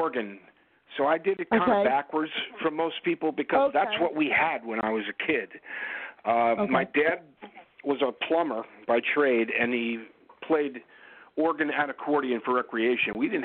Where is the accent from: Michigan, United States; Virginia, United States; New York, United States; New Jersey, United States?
New Jersey, United States; I am from New Jersey, northern part of New Jersey